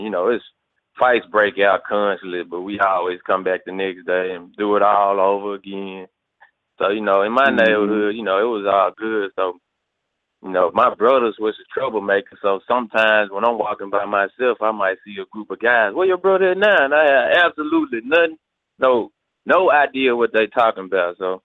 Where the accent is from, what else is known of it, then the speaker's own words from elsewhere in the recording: Memphis, Tennessee, United States; My mom from Chicago, so they connected, and I grew up in Memphis.